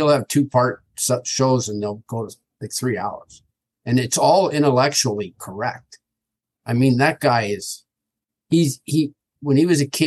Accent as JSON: {"language": "English", "country": "Canada", "said": "I'm Canadian, eh? Hockey Stick."}